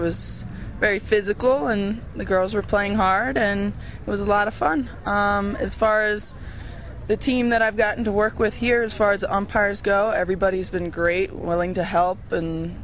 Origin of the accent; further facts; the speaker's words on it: Wilmington, Delaware, United States; now in Philadelphia, United States; So, I live near Philadelphia, near Pennsylvania, but I'm from Wilmington, Delaware